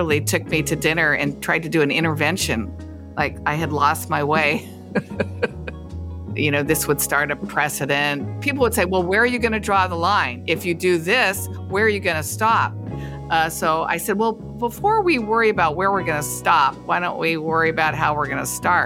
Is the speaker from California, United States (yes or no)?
yes; Los Angeles, California, United States; I was born and raised in Los Angeles.